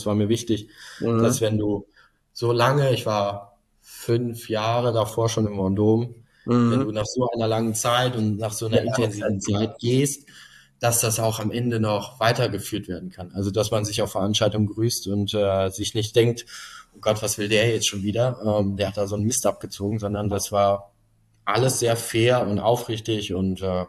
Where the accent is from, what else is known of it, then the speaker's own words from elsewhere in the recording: Cologne, North Rhine-Westphalia, Germany; ich komme ja aus Köln, war Düsseldorf erreichbarer. Und ich war noch nicht bereit, irgendwie wegzuziehen.